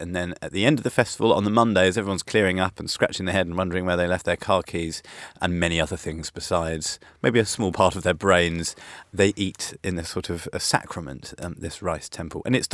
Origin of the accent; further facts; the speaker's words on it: England, United Kingdom; accent: British; The first person, in fact, I met at the festival who turned around when he heard my British accent and he goes, "Ah, you what are you doing here at the festival? You come all the way from England to go dancing?"